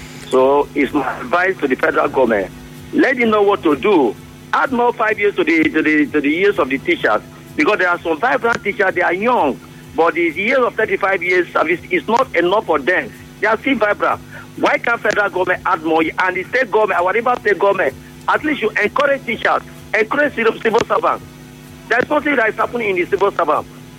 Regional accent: Eleme, Rivers, Nigeria; from Eleme.

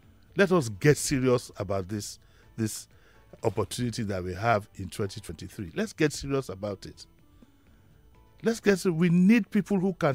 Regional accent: United Kingdom; born there; I was born in the United Kingdom.

